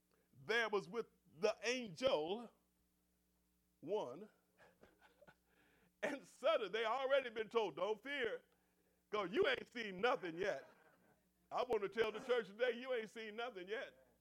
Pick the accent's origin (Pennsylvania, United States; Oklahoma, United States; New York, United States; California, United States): Oklahoma, United States; Okmulgee; I'm from Okmulgee, Oklahoma, and they didn't have street lights in the part of town where we live.